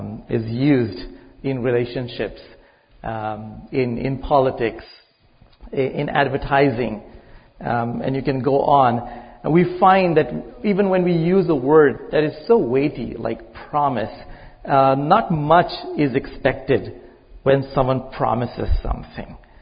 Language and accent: English; India; moved away as an adult; now in Canada; I'm originally from India. I came to study at Regent College.